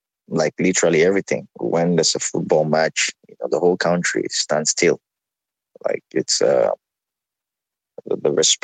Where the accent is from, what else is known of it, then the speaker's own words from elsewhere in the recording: Cameroon; Growing up in Cameroon, everybody, if you're a young footballer, you dream of wearing the national team jersey someday.